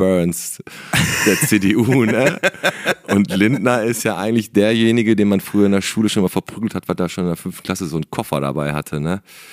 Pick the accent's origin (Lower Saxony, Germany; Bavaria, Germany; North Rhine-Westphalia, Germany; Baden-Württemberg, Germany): North Rhine-Westphalia, Germany; Bottrop; Aber wie gesagt, Bottrop ist einfach meine Heimatstadt